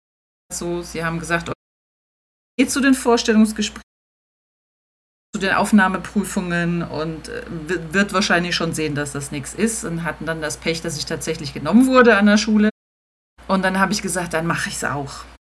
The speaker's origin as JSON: {"language": "German", "region": "Rhineland-Palatinate", "country": "Germany", "tie": "born or raised there", "lives_now": "Darmstadt, Germany", "said": "komme gebürtig aus der Pfalz. Dort habe ich auch mein Abitur gemacht und bin jetzt in Darmstadt."}